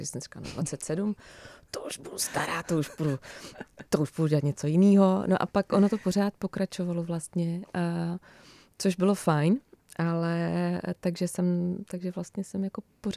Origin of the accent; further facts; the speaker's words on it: Brno, South Moravian Region, Czechia; já jsem z Brna, takže jsem začala hledat v Brně.